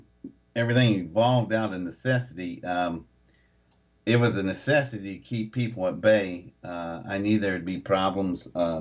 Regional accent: West Virginia, United States; I'm from West Virginia.

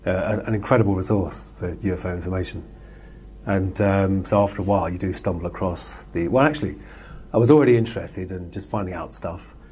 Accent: London, United Kingdom; also born or lived in Glasgow; because my parents split up when I was six and we moved down from Glasgow to London

